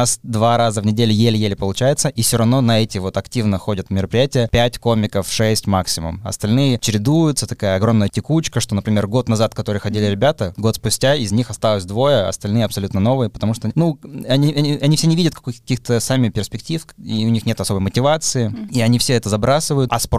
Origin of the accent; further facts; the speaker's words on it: Russia; я комик из России, а не из Эстонии